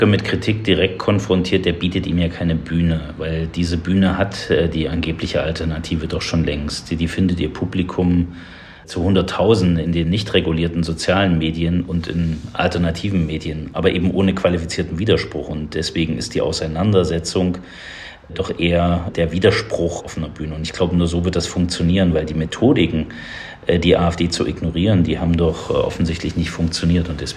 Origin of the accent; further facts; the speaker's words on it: Thuringia, Germany; Ich bin Thüringer